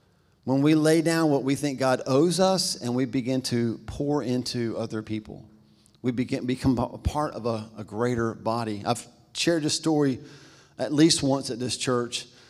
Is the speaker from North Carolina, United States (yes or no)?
yes; Albemarle, North Carolina, United States; I'm from Albemarle, right? There's no waiting in Albemarle for anything, pretty much.